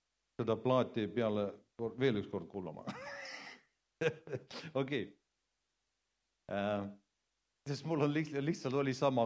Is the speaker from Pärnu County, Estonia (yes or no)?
yes; Pärnu, Pärnu County, Estonia; ma elan Juris, see on päris hea küla, et lasta siis olla. Muidu ma olen pärnakas.